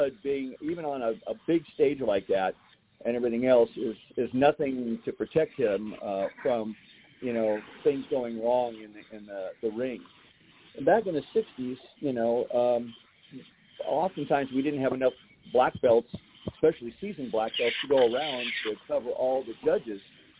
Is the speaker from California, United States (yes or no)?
yes; Long Beach, California, United States; at the WUKO World Karate Championships that were held in Long Beach, California, my hometown.